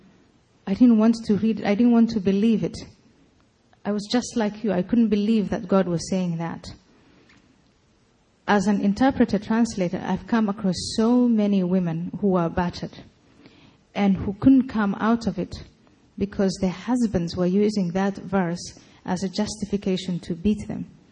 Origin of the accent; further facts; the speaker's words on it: Somalia; now in Netherlands; I grew up in Somalia, so the first time I read the Quran, I was about 4 or 5 years old